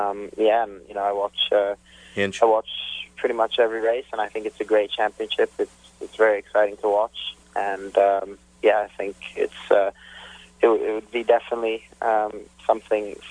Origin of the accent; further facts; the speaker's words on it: Montreal, Quebec, Canada; But definitely, I'm from Montreal.